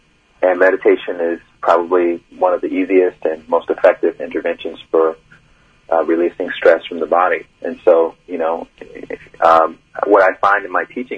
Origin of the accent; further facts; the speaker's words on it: Alabama, United States; also born or lived in New York City; Grew up in Alabama, Bible Belt. So there was not a lot of meditation happening when I was growing up in the South.